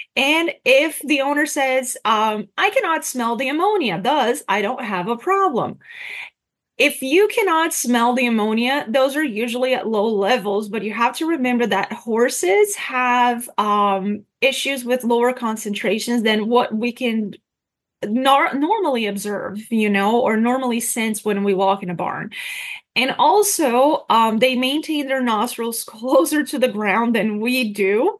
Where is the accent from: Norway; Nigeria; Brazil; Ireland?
Brazil; now in United States; when I was in Brazil, and I'm originally from Brazil, we did not have that problem in my home state, right? Because we don't have harsh winters. We actually don't have any snow at all where I'm from.